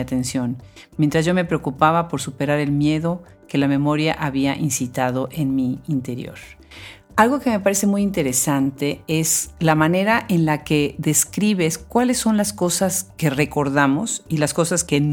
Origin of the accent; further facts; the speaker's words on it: Mexico; como se dice en México, mi país natal